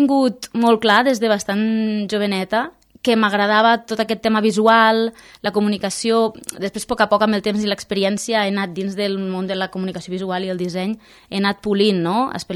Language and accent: Catalan; Capçanes, Catalonia, Spain; also born or lived in Móra d'Ebre; vaig néixer a Capçanes i vaig viure fins als 13, fins als 13 anys, i tot i que al col·le sempre vaig anar a Móra d'Ebre, perquè el meu pare és d'allí, la meva mare de Capçanes, sempre he tingut vincle amb les dues comarques